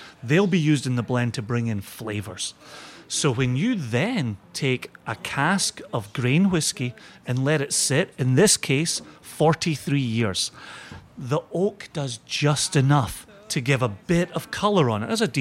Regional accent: Scotland, United Kingdom; accent: Scottish; now in United States; And so when I go home, everybody in my family, my friend circle, makes fun of my transatlantic accent. And so I love coming back home to America, where people tend to enjoy my Scottish accent.

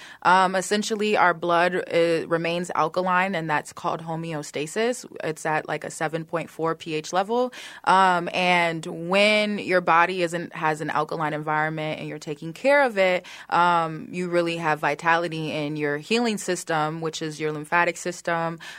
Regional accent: Minneapolis, Minnesota, United States; So I am from South Minneapolis. I grew up with two parents from Griffin, Georgia. They moved up here looking for jobs and resources, and that's kind of how I grew up.

